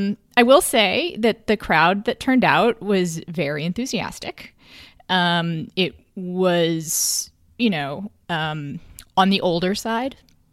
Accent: Texas, United States; I'm from Texas, but even I forget how big Texas is.

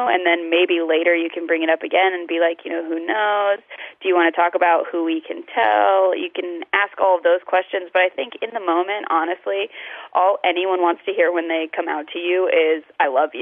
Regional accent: the South, United States; I'm from the South, so it was a little nerve-wracking, but I was also at a liberal arts college, so I had a huge support.

